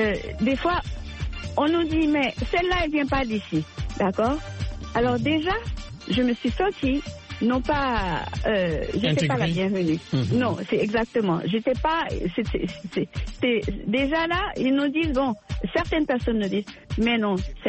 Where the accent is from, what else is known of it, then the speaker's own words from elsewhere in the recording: Canada; also born or lived in Haiti / France; moi je ne suis pas né au Canada, j'ai été élevée au Canada, oui. Parce que moi j'ai été adoptée, j'étais une fille adoptée, je suis née en Haïti, mais mon père adoptif c'est un Français. Alors j'ai été élevée en France et au Canada. Mais surtout au Canada